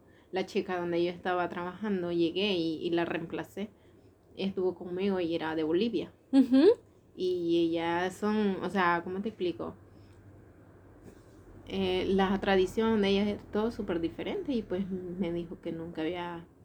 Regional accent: Nicaragua; now in Seville, Spain; En Nicaragua, pues, solo si te conozco, te saludo.

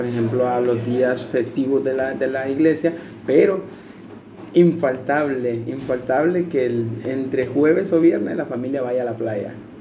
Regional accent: Managua, Nicaragua; soy de Nicaragua

